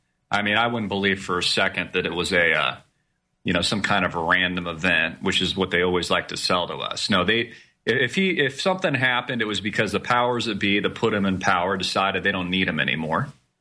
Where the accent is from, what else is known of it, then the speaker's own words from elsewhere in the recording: California, United States; got a lot of California transplants. I'm originally from California.